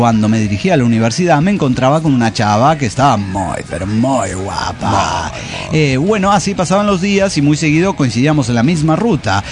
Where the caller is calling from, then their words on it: Aguascalientes, Mexico; Les saluda nuevamente … desde Aguascalientes, México.